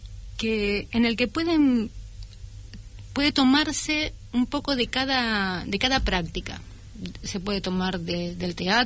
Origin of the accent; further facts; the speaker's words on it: Quilmes, Buenos Aires Province, Argentina; born there; Yo nací en Quilmes, tengo casi 50 años